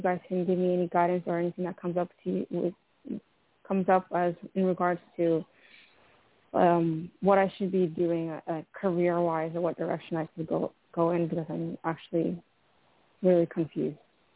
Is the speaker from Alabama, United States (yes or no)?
no; Ohio, United States; I'm from Ohio.